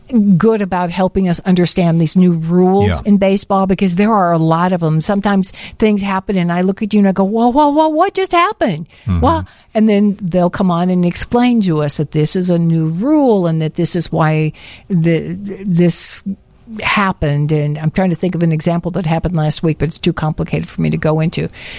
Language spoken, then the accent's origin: English; Illinois, United States; I never really was a huge Northside fan, even though I was raised on the Northside.